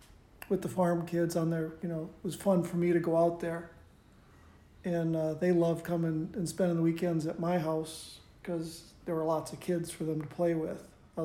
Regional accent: Northfield, Minnesota, United States; I grew up in Northfield, Minnesota. It's a small farming and college town in southern Minnesota.

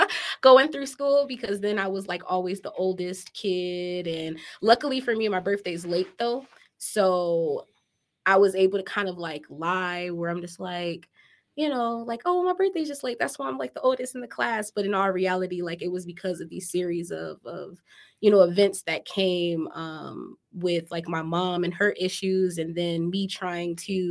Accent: Detroit, Michigan, United States; So, I grew up in Detroit with my mom and dad.

